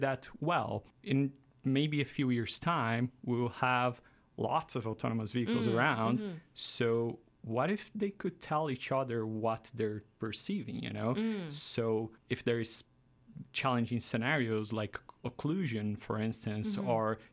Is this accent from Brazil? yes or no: yes; Cascavel, Paraná, Brazil; I'm Brazilian, and I did my undergrad in my hometown. Mm-hmm. It's a city in the south of Brazil called Cascavel. It translates to rattlesnake.